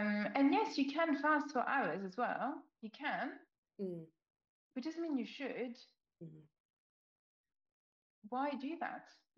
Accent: France; now in United Kingdom; not just because I'm wearing a stripy top, but because of my accent, I'm French.

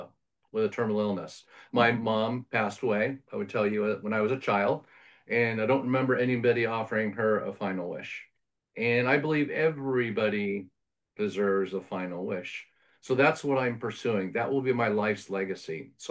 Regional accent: California, United States; Fun fact about me. I've lived on both coasts. I grew up in California, lived on both coasts.

